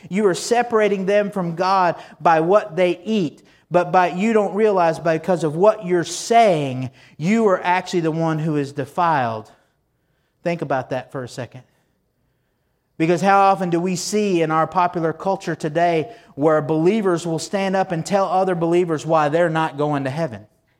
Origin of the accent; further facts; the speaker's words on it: Texas, United States; I mean, I grew up in Texas. I learned to love Blue Bell ice cream, Sonics, and Whataburgers.